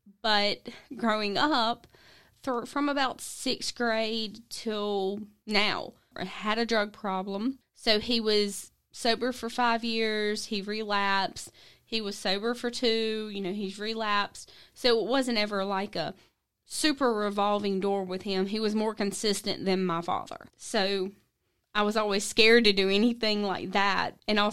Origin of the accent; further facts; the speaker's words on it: Georgia, United States; Okay. I grew up in South Georgia area. My parents were divorced. I was in and out of church with my grandparents my whole life.